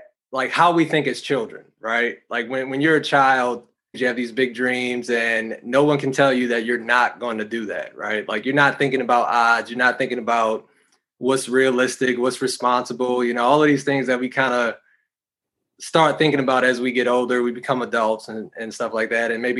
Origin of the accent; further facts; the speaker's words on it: Charlotte, North Carolina, United States; Didn't even know I was from Charlotte. Didn't even know I lived here or whatever.